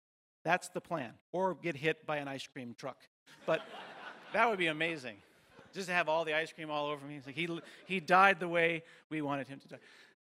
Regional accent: Portland, Oregon, United States; And I said, "Well, I'm from Portland."

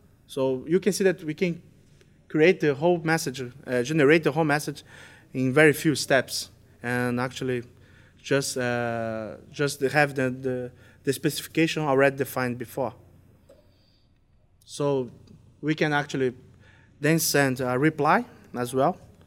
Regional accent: Brazil; We're from Brazil.

